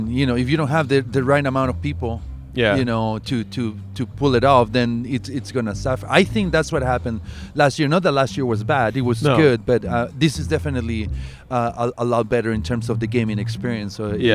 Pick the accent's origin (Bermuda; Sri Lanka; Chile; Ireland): Chile; English is a second language; now in United States; Well, I'm from Chile. The seasons are switched in South America.